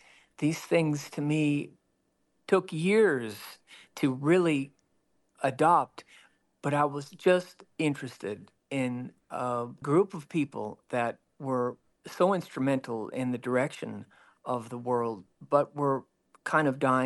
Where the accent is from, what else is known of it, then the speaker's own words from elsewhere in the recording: Grand Forks, North Dakota, United States; I'm from Grand Forks, North Dakota.